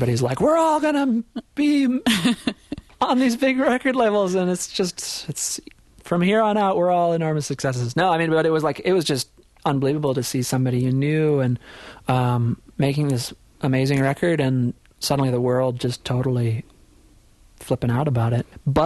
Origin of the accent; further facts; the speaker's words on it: Amery, Wisconsin, United States; I grew up in Amory, Wisconsin, which is a little town